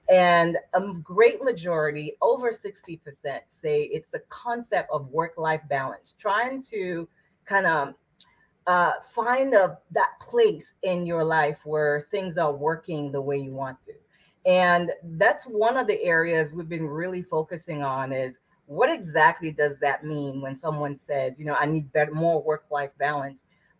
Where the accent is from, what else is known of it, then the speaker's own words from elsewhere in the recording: Boston, Massachusetts, United States; now in Orlando, United States; Being that I came from Boston, I didn't know much people here in Orlando.